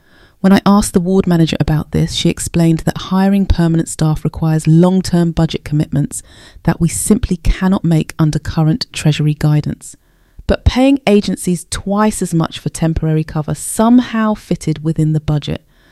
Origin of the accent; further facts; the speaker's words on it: King's Cross, London, United Kingdom; I grew up in King's Cross back when it was still rough around the edges, daughter of a Jamaican bus driver and an Irish teaching assistant.